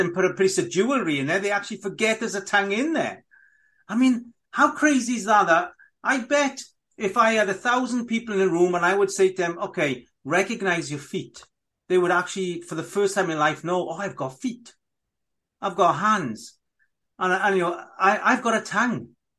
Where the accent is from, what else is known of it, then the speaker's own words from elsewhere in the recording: Wales, United Kingdom; first language cy; English is a second language; Because I'm Welsh speaking, we are taught to use all our letters. I don't get the English language.